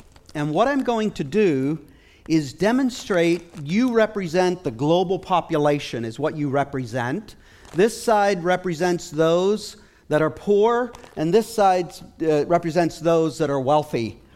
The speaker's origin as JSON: {"language": "English", "region": "Pennsylvania", "country": "United States", "tie": "born or raised there", "also_born_or_lived": "Asia", "said": "I know in my own life, I grew up in West Central Pennsylvania my whole life, and other than living in Asia parts of the last 10 years, that's where I lived."}